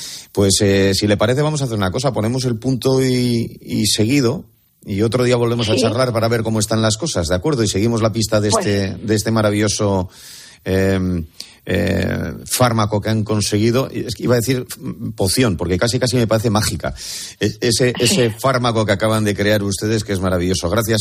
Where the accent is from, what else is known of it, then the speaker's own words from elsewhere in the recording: Bilbao, Basque Country, Spain; soy yo de Bilbao